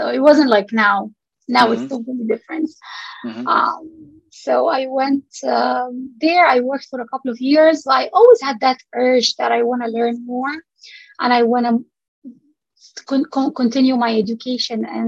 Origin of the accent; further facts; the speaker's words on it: Saudi Arabia; English is a second language; We, growing up in Saudi Arabia, we're always visiting Egypt because this is where my parents' families were.